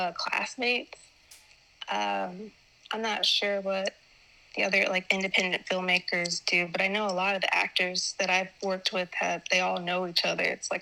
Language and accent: English; Tallahassee, Florida, United States; So born and raised in Florida. I was born in the capital, actually. 26 years old.